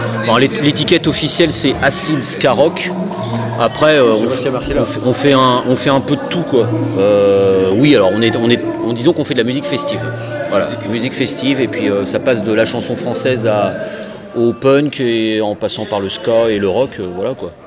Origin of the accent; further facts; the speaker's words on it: Poitiers, Nouvelle-Aquitaine, France; On est de Poitiers, donc on restait un peu aux alentours de Poitiers.